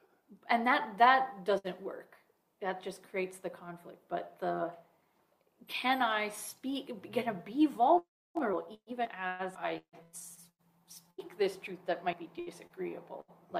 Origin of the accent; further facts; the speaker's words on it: Midwest, United States; I know that for myself, I grew up in the Midwest, and who knows if is it my culture, is it my personality, whatever.